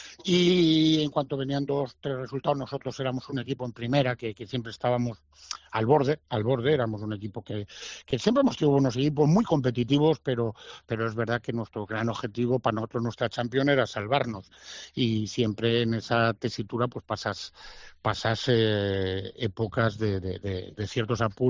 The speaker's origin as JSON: {"language": "Spanish", "town": "Valladolid", "region": "Castile and León", "country": "Spain", "said": "A ver, yo soy pucelano y blanquivioleta de nacimiento, eso lo tengo muy claro"}